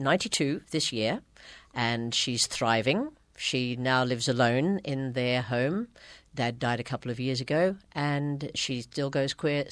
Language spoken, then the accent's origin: English; Brisbane, Queensland, Australia; now in Bribie Island, Australia; we decided to come back to Queensland, which is my home state, and to Brisbane, my hometown. But we actually came back to Bribie Island because they'd shifted from the little worker's cottage where I grew up in Paddington in Brisbane up to their beachside home in Bribie.